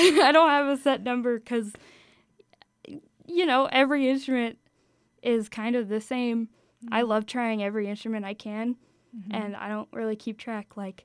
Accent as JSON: {"language": "English", "region": "Colorado", "country": "United States", "said": "I'm from the Roaring Fork Valley, and I'm graduating from Glenwood High School this year, this week."}